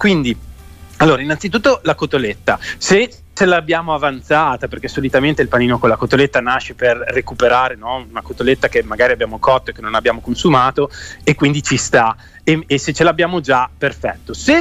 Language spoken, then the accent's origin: Italian; Modena, Emilia-Romagna, Italy; Scusate, ma essendo che io sono di Modena, io non uso né il pollo né il vitello